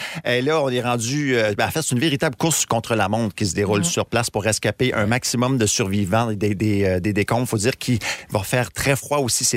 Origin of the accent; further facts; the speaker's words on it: Quebec, Canada; L'Aubainerie compte quand même 45 boutiques chez nous au Québec.